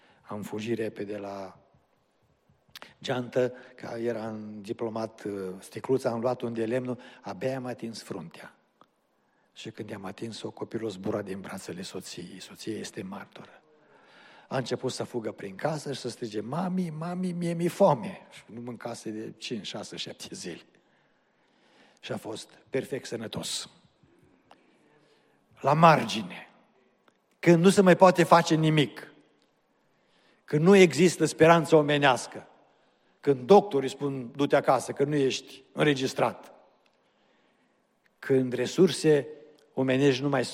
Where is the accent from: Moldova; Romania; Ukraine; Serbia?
Romania; Cluj-Napoca, Cluj County; originea suntem din Cluj, dar locuiți în orașul acesta? Și am spus, nu locuim oficial, dar aici lucrez.